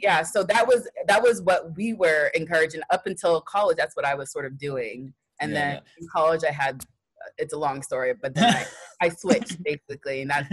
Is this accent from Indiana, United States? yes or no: no; Texas, United States; My family's from Nigeria. I'm first generation. I grew up in Texas, but I was born in Texas.